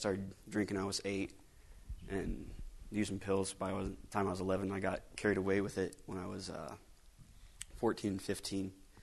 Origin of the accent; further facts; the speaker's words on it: Plummer, Idaho, United States; I'm from Plummer, Idaho, 20 years old.